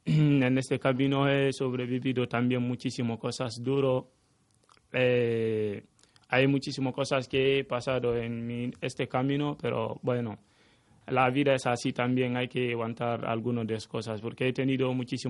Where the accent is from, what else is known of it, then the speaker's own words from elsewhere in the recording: Guinea; Spanish is a second language; now in Spain; soy de Guinea Conakry. Llego casi 2 años aquí en España.